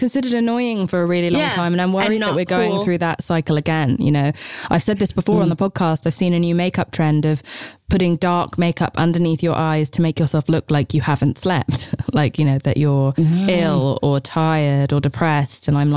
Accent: England, United Kingdom; But I'm English and we don't have that reputation.

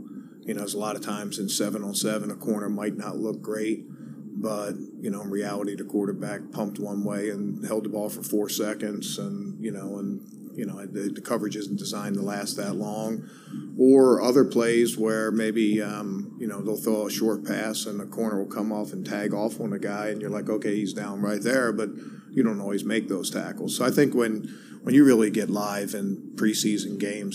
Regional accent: Baltimore, Maryland, United States; I grew up in Baltimore, and the Colts were coming off an AFC championship game appearance.

